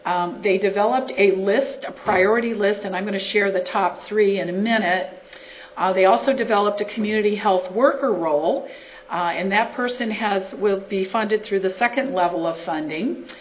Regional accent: Chicago, Illinois, United States; I grew up in Chicago

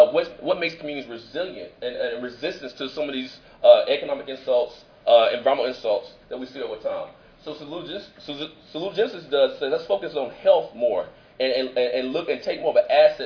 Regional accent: Mississippi, United States; I know, I'm from Mississippi, we talk fast. Actually, no, I am from Mississippi, though.

